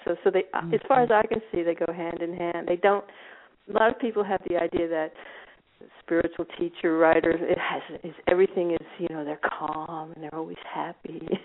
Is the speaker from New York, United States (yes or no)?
no; Washington, District of Columbia, United States; I mean, I grew up in America, as you know, and. I grew up in Washington